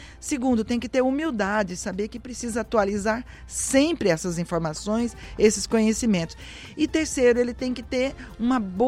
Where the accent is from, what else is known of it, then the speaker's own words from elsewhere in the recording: Mato Grosso, Brazil; also born or lived in Goiás; Depois eu fui ser criada em Mato Grosso. Eu fui com 5 anos para Mato Grosso, em Rondonópolis e Cuiabá.